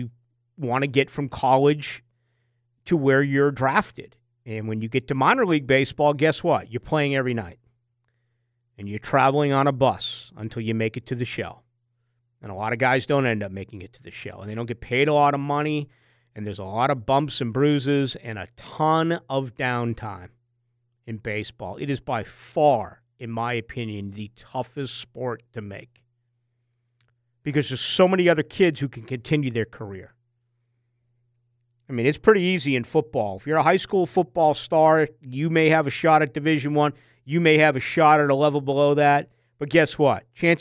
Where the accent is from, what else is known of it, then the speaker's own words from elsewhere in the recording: Boston, Massachusetts, United States; I grew up in Boston. That was like the prize school.